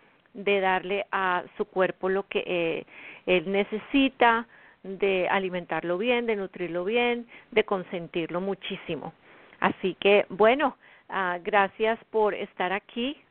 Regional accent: Colombia; now in United States; Son las 9 de la noche en punto en la zona este de los Estados Unidos, 8 de la noche en mi país natal, Colombia.

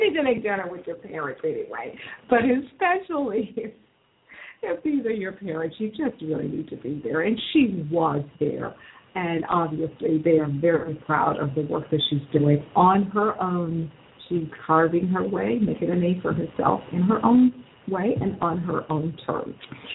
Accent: Odessa, Texas, United States; Well, I'm from Texas. Believe me, Orange, Texas, and Odessa are at least 600-plus miles apart.

